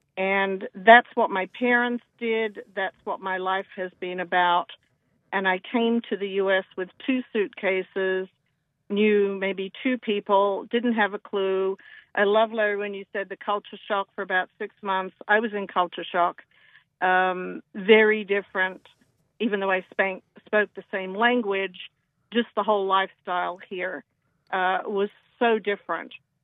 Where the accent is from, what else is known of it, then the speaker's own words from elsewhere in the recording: Australia; moved away as an adult; now in United States; I'm originally from Australia.